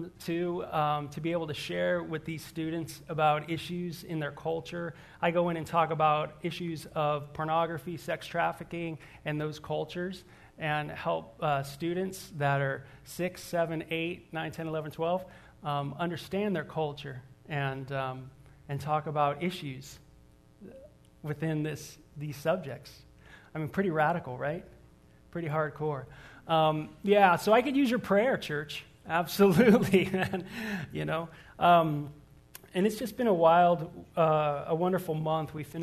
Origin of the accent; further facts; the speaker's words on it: California, United States; now in Tucson, United States; Because I'm from San Fernando Valley